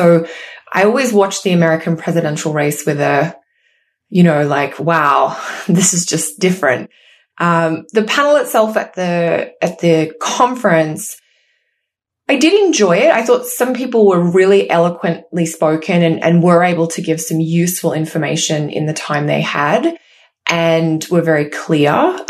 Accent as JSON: {"language": "English", "country": "Australia", "lives_now": "Canada", "said": "You know, I'm Australian and I live in Canada"}